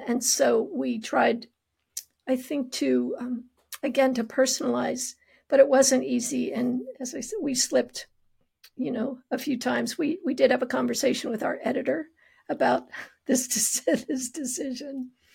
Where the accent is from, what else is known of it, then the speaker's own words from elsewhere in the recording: Kansas, United States; Well, I grew up in Kansas. I grew up not too far from here, where we do have a lot of trees.